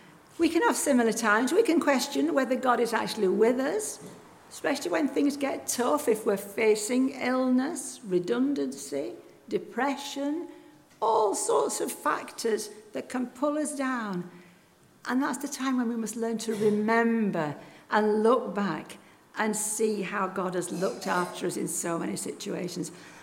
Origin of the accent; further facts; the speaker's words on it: North West England, United Kingdom; I was brought up in Lancashire, and so every year when I was little, we used to go to Blackpool for our holidays.